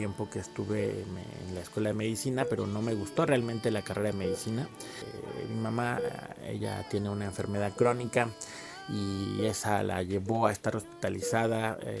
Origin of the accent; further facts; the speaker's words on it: Mexico City, Mexico; now in State of Mexico, Mexico; soy de la Ciudad de México, actualmente radico en el Estado de México